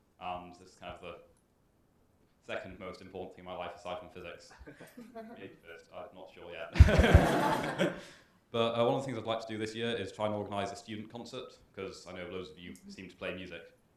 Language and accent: English; North East England, United Kingdom; I'm from England. Originally from the north of England, around Newcastle and Durham, and then I did my undergrad in Imperial in London.